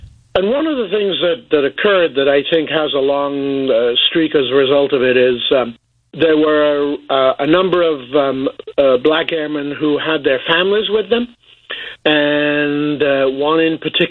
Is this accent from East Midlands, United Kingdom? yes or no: yes; Boston, East Midlands, United Kingdom; I grew up in England, and I was... my family were living in Boston, England, which is the town, which is the forefather of Boston, United States.